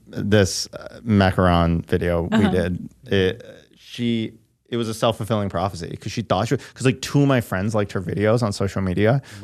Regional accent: Michigan, United States; Michigan.

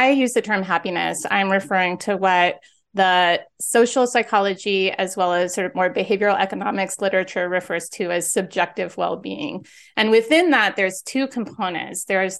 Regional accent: San Diego, California, United States; now in Los Angeles, United States; I'm from San Diego and I love sunshine.

